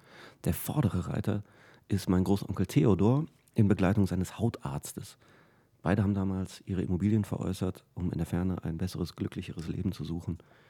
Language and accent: German; Cologne, North Rhine-Westphalia, Germany; Nö, ich komme aus Ehrenfeld